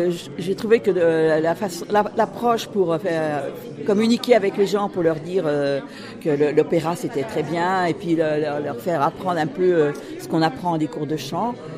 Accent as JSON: {"language": "French", "town": "Paris", "region": "Île-de-France", "country": "France", "tie": "born or raised there", "said": "Pourtant, je suis parisienne de souche, moi."}